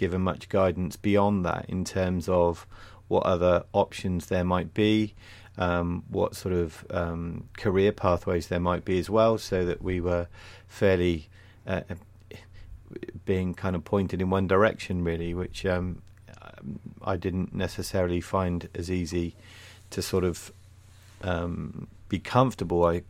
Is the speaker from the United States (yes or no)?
no; Sherborne, South West England, United Kingdom; I'm a local lad, yes. I was born in the Yetman in Sherborne. So family are based in Bradford Abbas, just between Yeovil and Sherborne.